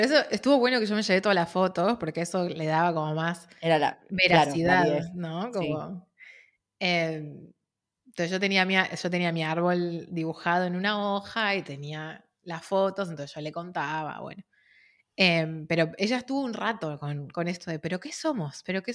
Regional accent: Argentina; de Argentina, yo soy la bisnieta de...

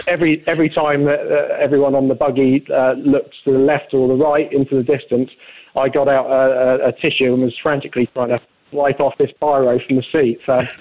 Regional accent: Romsey, South East England, United Kingdom; Roy lived close to where I grew up in Romsey.

